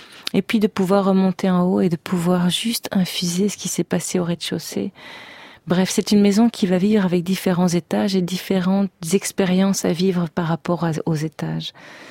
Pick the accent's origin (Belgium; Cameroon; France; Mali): Belgium; Charleroi, Wallonia; quand on parle de Charleroi, qui en effet est ma ville natale, et c'est la ville où j'ai décidé de revenir aujourd'hui